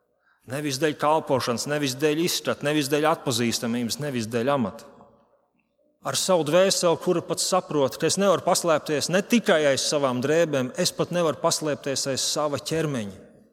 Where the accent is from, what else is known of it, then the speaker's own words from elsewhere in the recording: Ventspils, Courland, Latvia; Kad es augu Ventspilī, tad es jau no, kā saka, bērnu kājas katru svētdienu, un ne tikai gāju līdz vecākiem uz baznīcu.